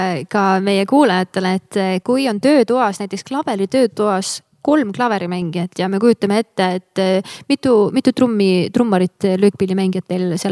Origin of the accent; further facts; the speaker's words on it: Põltsamaa, Jõgeva County, Estonia; Mina olen Põltsamaalt